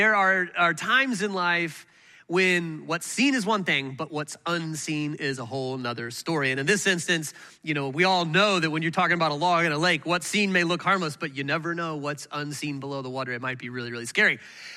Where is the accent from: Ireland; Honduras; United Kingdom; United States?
United States; Atlanta, Georgia; also born or lived in Florida; So my wife and I are both from Florida, born in Florida. My wife grew up there. I grew up here in Atlanta.